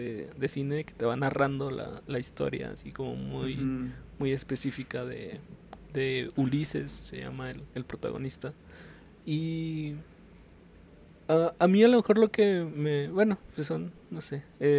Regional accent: Monterrey, Nuevo León, Mexico; que en Monterrey no somos así, en Monterrey

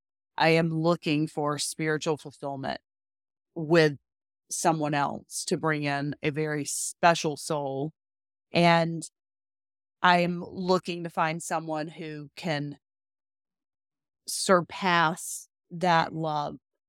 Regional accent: Hattiesburg, Mississippi, United States; I have done things I didn't even know existed growing up in Hattiesburg, Mississippi.

